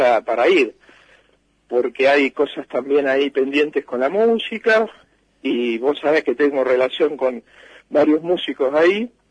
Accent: Bolívar, Buenos Aires Province, Argentina; accent: bolivarense; De hablar la tonada bolivarense, ahí la descubrí. Que la fui perdiendo, pero trato de remarcarla cuando estoy

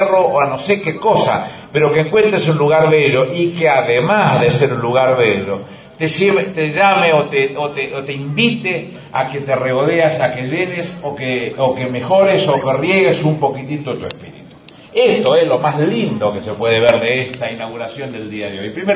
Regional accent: Quilmes, Buenos Aires Province, Argentina; Yo soy de Quilmes y en Quilmes, cuando las cosas pasan

